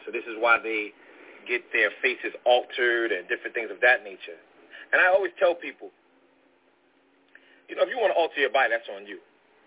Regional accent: Brooklyn, New York, United States; Because let me tell y'all something. I'm from Brooklyn, y'all.

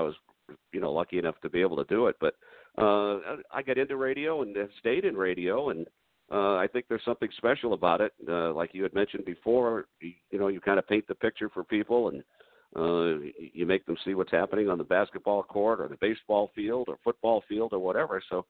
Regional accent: Lawrence, Massachusetts, United States; when I first started out, it was at my hometown radio station in Lawrence, Massachusetts.

